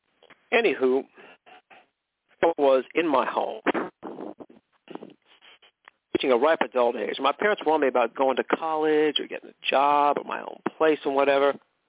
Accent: McKinleyville, California, United States; I'm from McKinleyville, California. McKinleyville. Horses have the right of way.

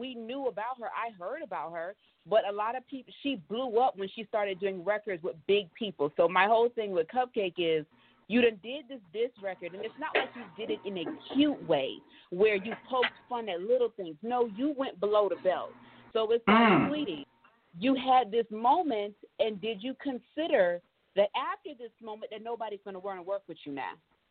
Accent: Florida, United States; I am from South Florida.

